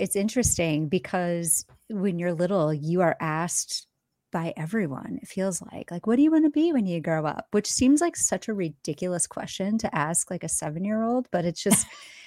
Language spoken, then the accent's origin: English; Iowa, United States; I grew up in Iowa. We were not anywhere near an ocean.